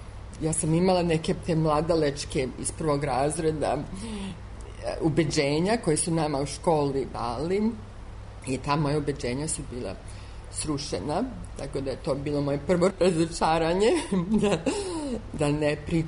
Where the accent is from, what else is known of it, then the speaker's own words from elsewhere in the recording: Serbia; Pošto kao Srpkinja